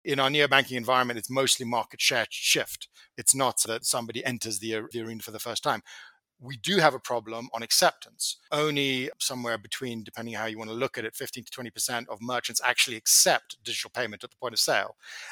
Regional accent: South Africa; also born or lived in United Kingdom; I was brought up in South Africa, and after coming back from the UK for a period, I worked at First Round.

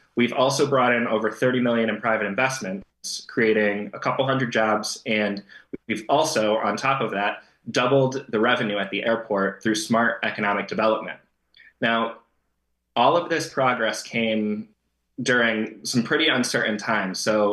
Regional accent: Pittsfield, Massachusetts, United States; I was born and raised in Pittsfield.

